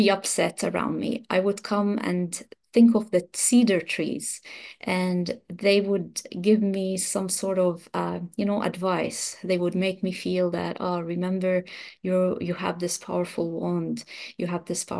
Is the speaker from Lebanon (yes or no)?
yes; Lebanon; I'm originally from Lebanon in the Middle East, and we have big, beautiful cedar forests in the mountains.